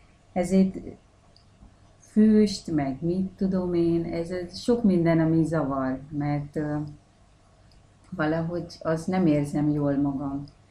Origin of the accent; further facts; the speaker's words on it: India; Hát nekem, én egy indiai vagyok